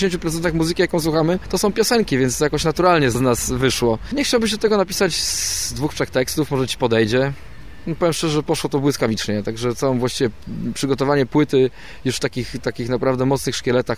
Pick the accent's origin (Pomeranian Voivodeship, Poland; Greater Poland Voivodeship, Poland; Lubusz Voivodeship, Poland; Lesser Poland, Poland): Greater Poland Voivodeship, Poland; Poznań; Tak, jesteśmy z Poznania, obydwaj.